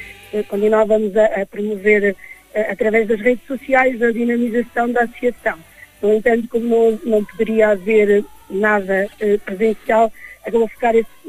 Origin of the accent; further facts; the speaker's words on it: Penedono, Norte, Portugal; No entanto, eu sou natural de Penedono